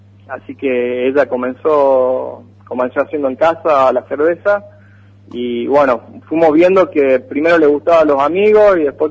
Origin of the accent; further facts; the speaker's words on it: Jujuy, Argentina; No soy de la ciudad. Soy jujeño. De origen de Jujuy, y de ahí, bueno, viví en distintas partes, y hace 3 años, 4 años, que ya nos instalamos aquí en Tucumán, yo con mi familia, ¿no?, mis hijos y mi mujer.